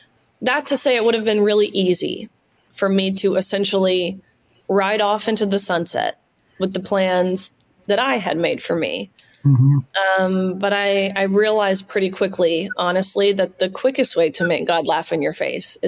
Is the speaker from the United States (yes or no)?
yes; Tennessee, United States; I'm from Tennessee, which of course is a conservative state.